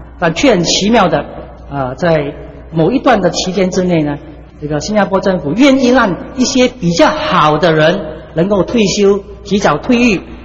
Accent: China; 那么我觉得我们中国人就是生意做不大

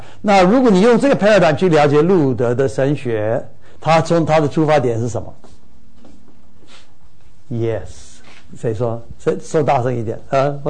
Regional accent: China

